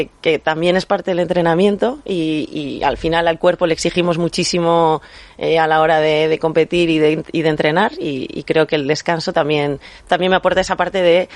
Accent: Cartagena, Region of Murcia, Spain; Cartagenera, pero bueno, siempre he vivido en La Manga del Mar Menor y bueno, ya desde los 18 un poco que despegué de allí, pero es como mi rincón de siempre

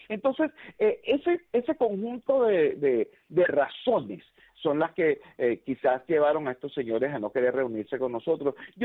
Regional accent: Venezuela; en las muy inseguras calles de Venezuela. En mi país el año pasado hubo 25.000 muertos

